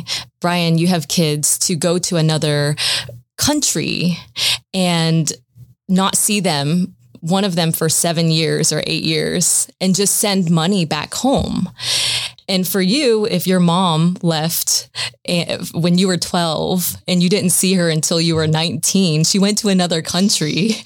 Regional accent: Leesburg, Florida, United States; Yeah, I grew up in Leesburg, Florida. It's a small little town there.

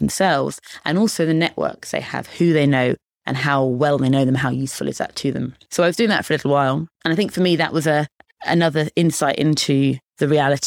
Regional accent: High Wycombe, South East England, United Kingdom; I spent most of my adolescence and childhood in High Wycombe, just outside High Wycombe in Buckinghamshire.

